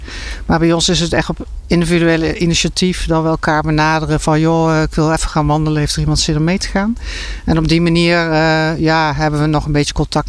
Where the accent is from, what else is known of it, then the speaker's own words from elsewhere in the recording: Zaltbommel, Gelderland, Netherlands; Ja, ik kom natuurlijk wel uit Zaltbommel, dat is de omgeving in Rossum.